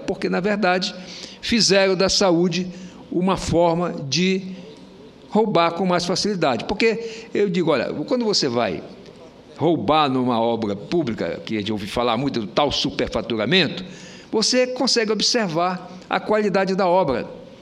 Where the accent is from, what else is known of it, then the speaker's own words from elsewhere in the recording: Roraima, Brazil; Folha de Boa Vista, que é o jornal lá do meu estado